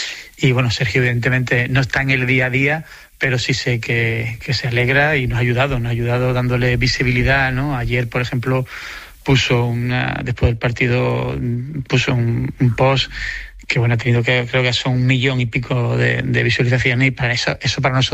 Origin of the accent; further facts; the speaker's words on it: San Fernando, Andalusia, Spain; en este proyecto de mi ciudad, de mi pueblo, de mi vida, ¿no?, que es San Fernando